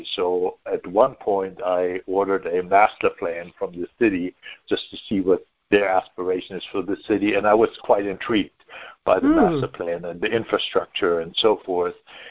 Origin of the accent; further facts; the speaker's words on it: Buxtehude, Lower Saxony, Germany; moved away as an adult; now in United States; I came from Hamburg, a suburb of Hamburg in Buxtehude, and I lived on a dairy farm